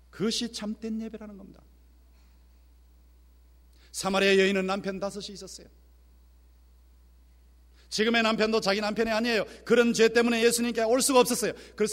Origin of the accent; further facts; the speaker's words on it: Gyeongsang, South Korea; accent: Gyeongsang dialect; 최근에 저희 집사람은 서울 사람이니까 경상도 사투리 잘 모릅니다.